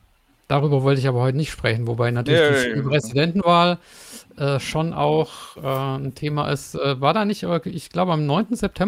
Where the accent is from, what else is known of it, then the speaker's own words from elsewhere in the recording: Baden-Württemberg, Germany; Das freut mich natürlich als Schwabe.